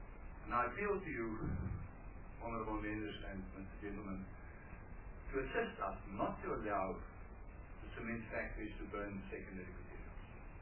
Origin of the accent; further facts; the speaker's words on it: KwaZulu-Natal, South Africa; I come from KwaZulu-Natal, on the border of the district. It's an area called Angulkulwane, also known as Nangalbarele.